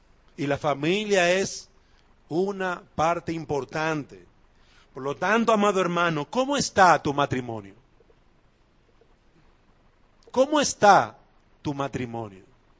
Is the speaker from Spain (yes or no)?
no; Dominican Republic; en el caso nuestro como dominicanos, nuestra constitución se cambió